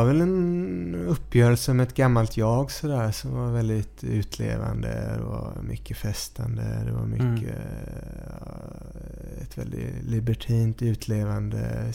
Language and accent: Swedish; Västra Frölunda, Västra Götaland County, Sweden; Det är ju mångt och mycket en låt som skildrar min uppväxt i Västra Frölunda då